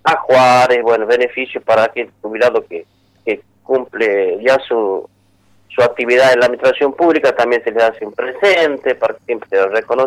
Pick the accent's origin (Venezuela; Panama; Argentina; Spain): Argentina; La Rioja; viva mi Rioja, carajo, viva mi tierra querida